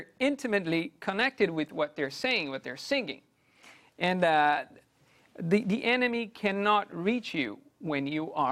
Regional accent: Brazil; English is a second language; I'm from Brazil, and in Brazil we love soccer.

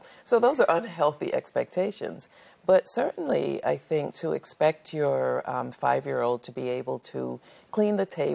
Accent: Brooklyn, New York, United States; moved away; I mean, I grew up in Brooklyn in my first part of life before my family relocated.

